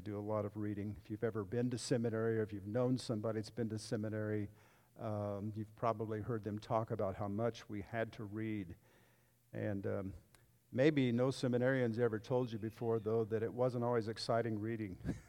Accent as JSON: {"language": "English", "town": "Athens", "country": "United States", "said": "I am from Athens. I retired from being the lead pastor at Grace Bible Church in Athens"}